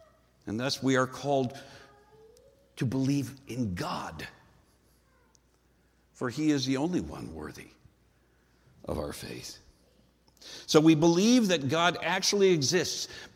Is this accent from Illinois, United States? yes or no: no; Minnesota, United States; I mean, I grew up in Minnesota, and so when fishing, we would go fishing in a calm lake.